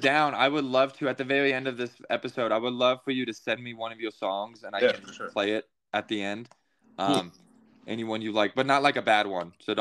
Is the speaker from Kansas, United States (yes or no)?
yes; Kansas, United States; Well, we're both from Kansas.